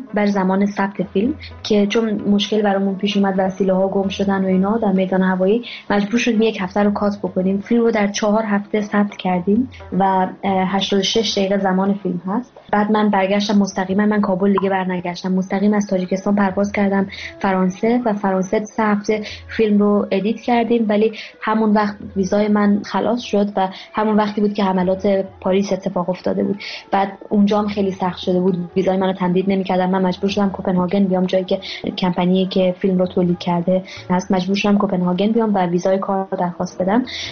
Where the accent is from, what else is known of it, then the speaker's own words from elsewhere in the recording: Afghanistan; امسال 15 سال شده که من افغانستان زندگی می‌کنم و یک شناخت بسیار خوبی دارم از افغانستان